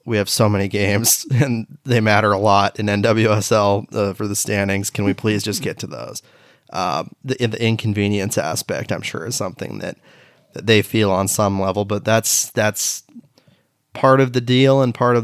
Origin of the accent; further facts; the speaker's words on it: Beaverton, Oregon, United States; particularly in my hometown of Beaverton, Oregon